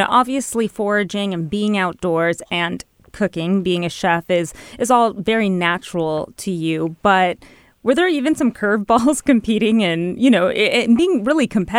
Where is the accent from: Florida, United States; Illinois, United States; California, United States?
California, United States; Los Angeles; I mean, I'm from Los Angeles. It would have been difficult where I'm from, certainly.